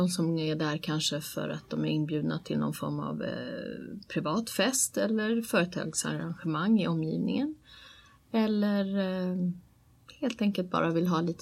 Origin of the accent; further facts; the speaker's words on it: Trollbäcken, Stockholm County, Sweden; now in Nacka, Sweden; Jag är född och uppvuxen i Trollbäcken. Jag bor för närvarande i Nacka.